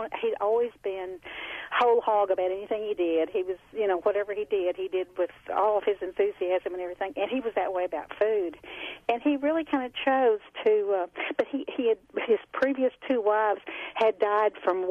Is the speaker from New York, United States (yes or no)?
no; Texas, United States; moved away as an adult; I came up here from Texas and became his nurse for a little while